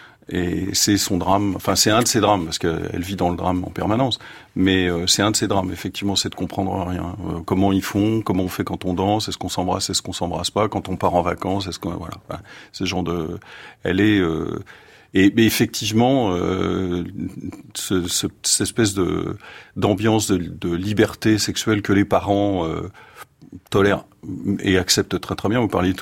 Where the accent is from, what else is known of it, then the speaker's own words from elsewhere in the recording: Pays de la Loire, France; Et moi, en gros, on est effectivement du Maine-et-Loire depuis aussi loin qu'on puisse remonter.